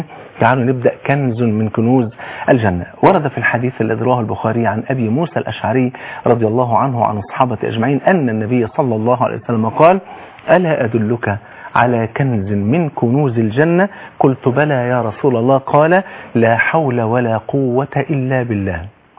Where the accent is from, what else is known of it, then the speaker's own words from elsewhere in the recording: Egypt; بلغتنا كمصريين